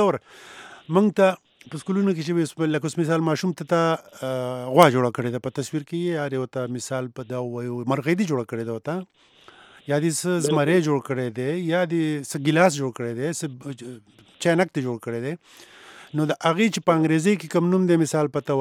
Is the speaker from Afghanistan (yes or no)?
no; Buner, Khyber Pakhtunkhwa, Pakistan; زه د بونیر یم